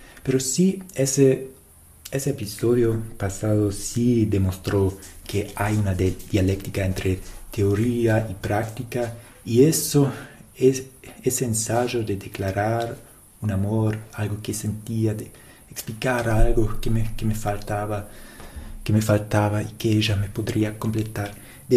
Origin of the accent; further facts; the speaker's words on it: Germany; Spanish is a second language; también es mi batalla porque soy alemán, me va así.